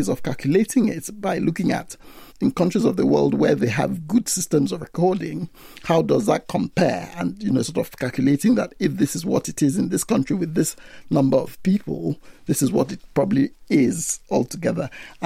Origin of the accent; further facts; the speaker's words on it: Nigeria; because I am Nigerian, and growing up in Nigeria, virtually every Nigerian will know someone who has sickle cell disease.